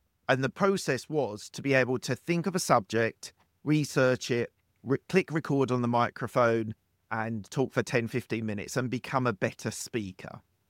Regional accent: London, United Kingdom; I'm from West London, just outside London in the UK.

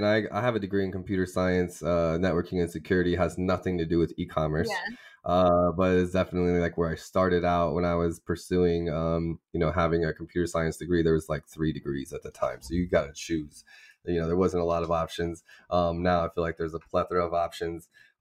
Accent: Canada; also born or lived in Africa; now in Kansas City, United States; I'm Canadian as well. I'm a dual citizen. So I grew up in Africa until I was 16 and then moved here to Kansas City.

